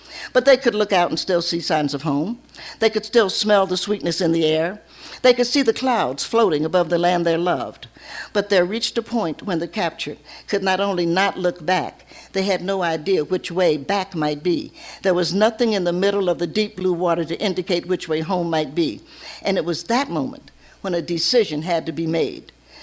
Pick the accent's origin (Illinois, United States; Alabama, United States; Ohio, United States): Ohio, United States; also born or lived in Tennessee; I'm an Ohioan, I grew up in Ohio. I was born in Tennessee